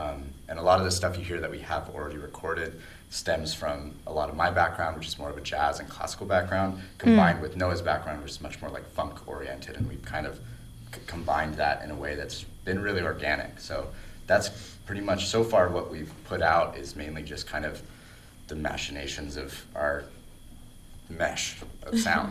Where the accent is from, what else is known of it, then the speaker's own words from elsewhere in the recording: Ventura, California, United States; I grew up in Ventura as well